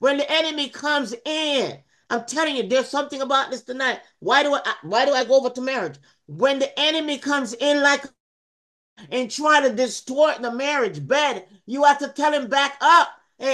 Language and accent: English; Jamaica; I'm from Jamaica. I'm from a Jamaican heritage. I'm a Jamaican.